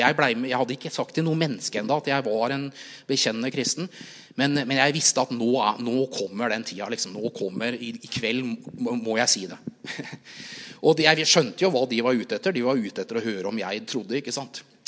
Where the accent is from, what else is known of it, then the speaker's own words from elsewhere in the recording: Jessheim, Akershus, Norway; en veninne av meg, som da vokste opp i Jessheim, der jeg kommer fra.